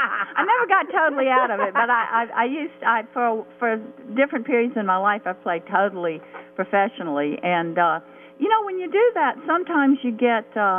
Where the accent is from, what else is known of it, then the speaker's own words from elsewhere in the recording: Louisiana, United States; I'm from Louisiana, yeah.